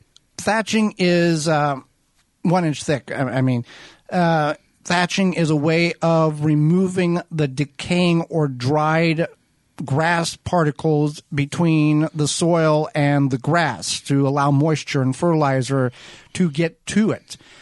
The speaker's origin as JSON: {"language": "English", "country": "United States", "said": "You're going to have to do your conversion because we're American people. We didn't learn that."}